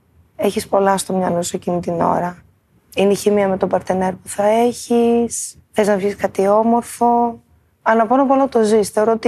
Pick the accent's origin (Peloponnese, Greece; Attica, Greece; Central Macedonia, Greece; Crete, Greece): Attica, Greece; Athens; γεννήθηκα στην Αθήνα, μεγάλωσα στην Αθήνα.